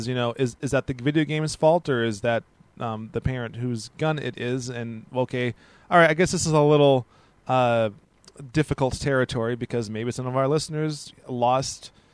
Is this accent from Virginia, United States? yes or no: no; Wisconsin, United States; Yeah, we are from Wisconsin, so it was a huge hunting culture.